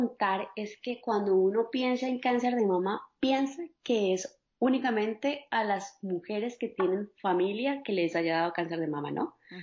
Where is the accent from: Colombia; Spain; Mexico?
Colombia; Cali, Valle del Cauca; now in Los Angeles, United States; soy colombiana, caleña, mamá de dos niños chiquitos, uno de un año y la otra de cuatro, ya casi cinco. Vivo en la ciudad de Los Ángeles.